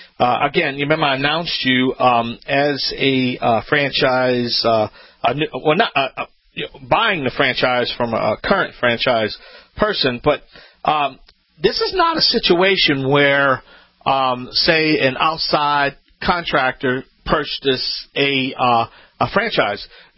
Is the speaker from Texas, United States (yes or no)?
no; Louisiana, United States